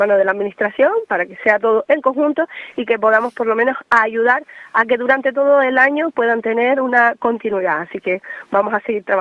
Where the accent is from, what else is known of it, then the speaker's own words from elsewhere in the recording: Benijo, Canary Islands, Spain; y más siendo de ese barrio que soy, de Benijo